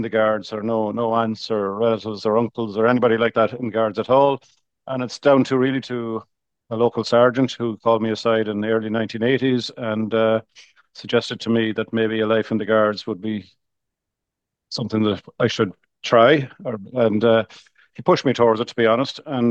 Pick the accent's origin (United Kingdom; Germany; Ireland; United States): Ireland; Kilmaine, Connacht; I grew up in Mayo and born into a small farm in the west of Ireland. I'm sure that a lot of your listenership in Kerry will empathise with that. And born into a small farm, South Mayo, Galway border area, Kilmaine is the name of the place.